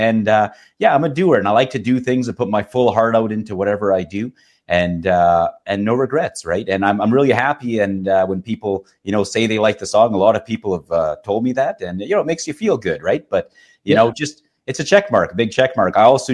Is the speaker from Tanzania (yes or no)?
no; Edmonton, Alberta, Canada; born there; You know, I'm born here in Edmonton.